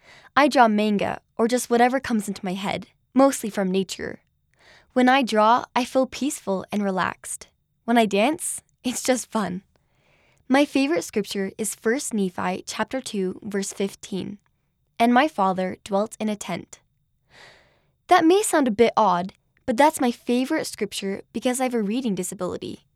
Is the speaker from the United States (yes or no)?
no; Germany; I'm 17 years old and I'm from Germany.